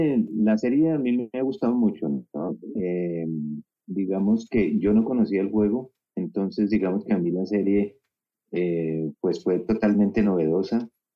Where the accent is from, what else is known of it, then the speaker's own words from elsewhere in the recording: Colombia; soy colombiano, y bueno, le recomiendo la serie.